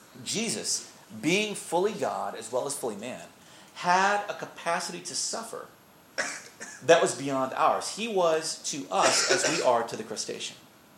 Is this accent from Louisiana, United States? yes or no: yes; Louisiana, United States; I'm a Cajun, man.